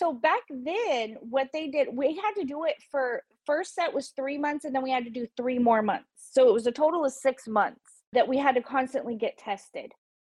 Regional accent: Modesto, California, United States; And so it was interesting growing up in Modesto. I mean, I lived in a lot of different areas of Modesto.

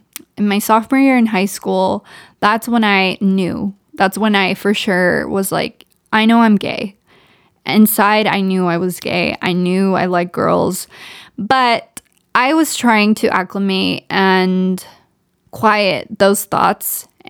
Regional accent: Ontario, California, United States; Sixth grade, we end up moving to Ontario, which is the Inland Empire. For those who don't know, it's kind of a suburb of not LA, but it's like an hour from LA. And that's kind of where I grew up. I grew up in Ontario. And we moved there when I was in sixth grade.

